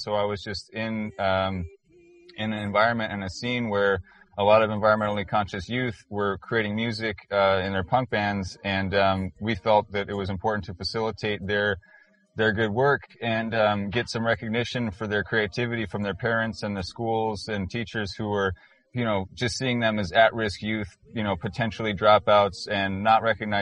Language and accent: English; Northwest, United States; I grew up in the Northwest and she grew up in Southern California